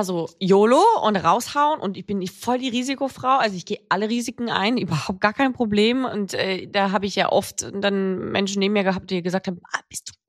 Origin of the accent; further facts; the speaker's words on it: Carinthia, Austria; now in Köln, Germany; mit einer österreichischen Firma, auch aus meiner Heimatstadt, fast unmittelbar daneben, Griffen